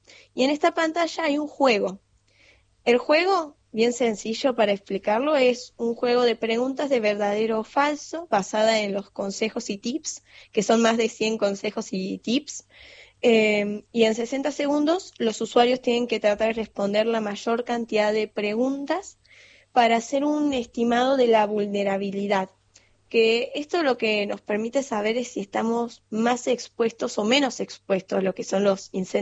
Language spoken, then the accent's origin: Spanish; Villa Carlos Paz, Córdoba, Argentina; yo soy de Carlos Paz y vivo muy cerca de lo que sería la ruta Córdoba.